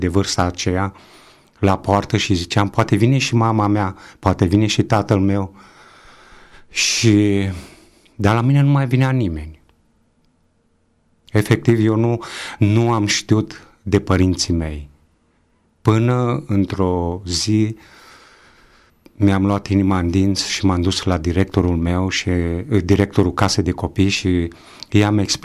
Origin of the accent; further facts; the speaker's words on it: Timișoara, Timiș County, Romania; also born or lived in Reșița / Gavojdea; În principiu eu am crescut numai câteva luni la Reșița, după care am fost luat de la vârsta de 3 ani și am crescut la casa de copii de creșă din Timișoara. Din Timișoara, din clasa 1, am plecat în localitatea Gavojdea, județul Timiș